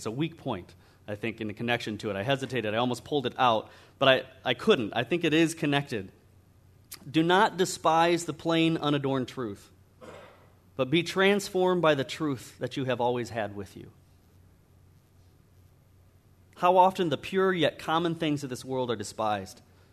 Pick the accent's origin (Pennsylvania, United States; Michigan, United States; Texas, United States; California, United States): Michigan, United States; been a key part of my testimony in my hometown up in Michigan